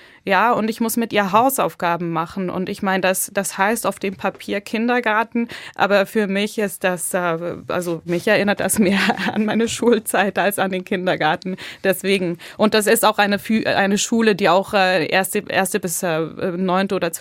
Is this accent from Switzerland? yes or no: yes; Switzerland; Aber natürlich ist die Schweiz meine Heimat.